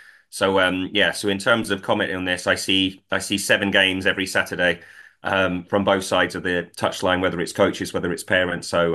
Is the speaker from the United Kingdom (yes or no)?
yes; Scotland, United Kingdom; I'm Scottish.